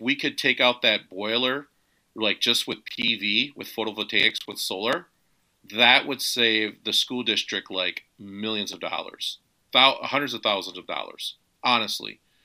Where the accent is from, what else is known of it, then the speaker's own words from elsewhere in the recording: Red Lake, Minnesota, United States; I am from Red Lake.